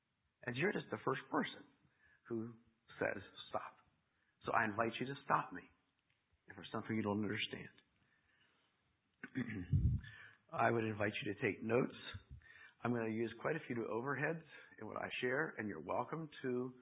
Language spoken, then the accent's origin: English; Pennsylvania, United States; moved away as an adult; now in Texas, United States; I grew up in Pennsylvania, among the mountains in the Cumberland Valley, but in 1986, our church group asked us to move to Texas